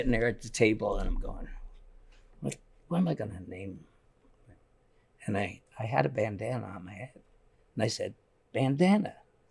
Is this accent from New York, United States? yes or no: yes; New York, United States; now in Venice, United States; Well, like I said, I'm from New York.